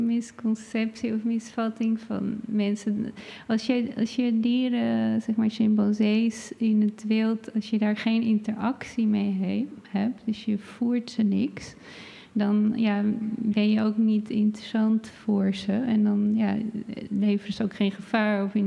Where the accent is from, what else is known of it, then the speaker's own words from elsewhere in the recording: Netherlands; Maar ik ben Nederlandse meid en best wel lang.